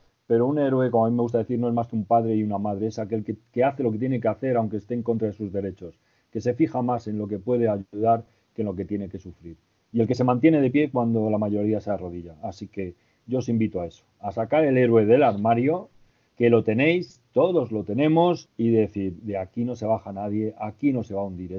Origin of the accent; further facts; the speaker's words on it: Spain; Pues claro, y además soy español, que no es cualquier cosa.